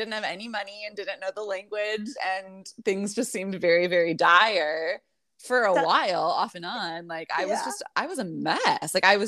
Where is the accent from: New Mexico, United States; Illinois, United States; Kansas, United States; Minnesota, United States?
Illinois, United States; Glen Ellyn; But I grew up in Glen Ellyn.